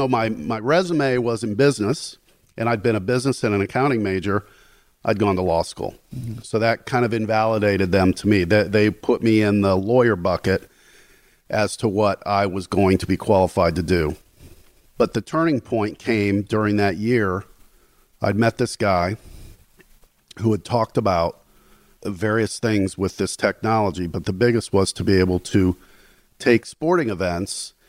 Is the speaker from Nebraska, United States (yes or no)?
no; Gary, Indiana, United States; born or raised there